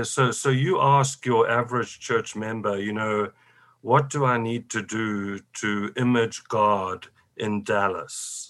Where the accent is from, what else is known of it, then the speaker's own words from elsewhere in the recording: South Africa; And especially because I come from South Africa, where I've driven past areas where people are living literally in a black garbage bag on a cold field.